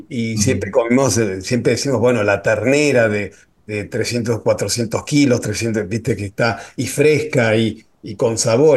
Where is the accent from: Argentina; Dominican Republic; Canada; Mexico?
Argentina; cuando uno lo lee como argentino, es como les parece rarísimo